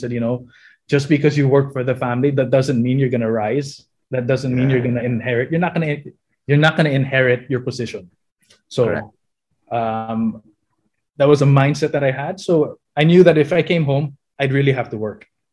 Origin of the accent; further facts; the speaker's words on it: Manila, Metro Manila, Philippines; also born or lived in United States; I was born in the States. Spent about pretty much all my grade school out there, and then came back here to the Philippines in 86.